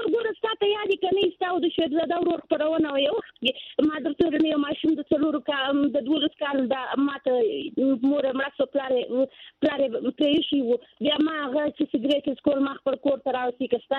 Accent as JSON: {"language": "Pashto", "country": "Afghanistan", "said": "زه افغانی یم"}